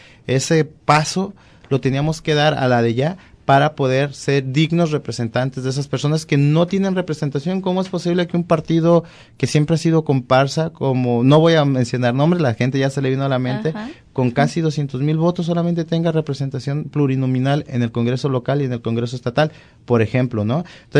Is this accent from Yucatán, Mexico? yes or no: no; San Gabriel, Jalisco, Mexico; yo soy de San Gabriel